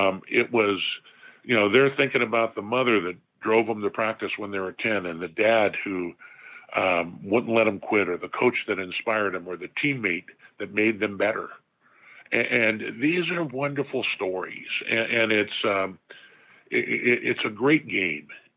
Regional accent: California, United States; I grew up about 10 miles from Disneyland, and back when it was an orange grove.

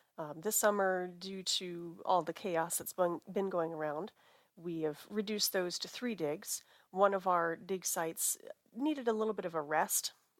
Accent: Fargo-Moorhead, United States; I grew up in the Fargo-Moorhead area, which is in the middle of the Red River Valley, and it is a terrible, terrible place to look for fossils.

